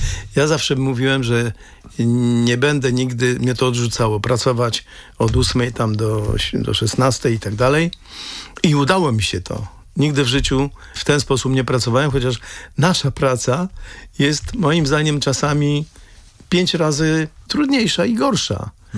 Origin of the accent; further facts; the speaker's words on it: Mława, Masovian Voivodeship, Poland; bo my z którego z Mławy pochodzimy, on też z Mławy.